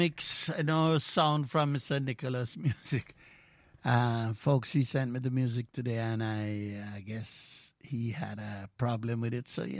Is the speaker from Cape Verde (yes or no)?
no; Trinidad & Tobago; I'm Trinidadian.